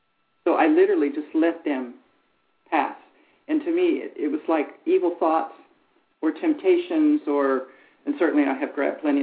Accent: Texas, United States; The Alamo, I'm from Texas, you know, we will never surrender.

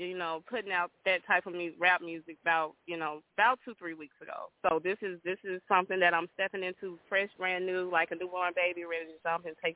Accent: Memphis, Tennessee, United States; I'm from Memphis, Tennessee.

